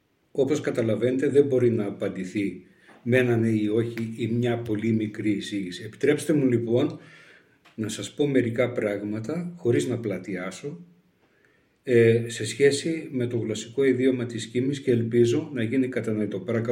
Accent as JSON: {"language": "Greek", "town": "Ioannina", "region": "Epirus", "country": "Greece", "tie": "born or raised there", "said": "Κατάγομαι από τα Ιωάννινα. Γεννήθηκα εκεί και μεγάλωσα στα Γιάννενα, μέχρι που τελείωσα τις εγκύκλιες σπουδές μου."}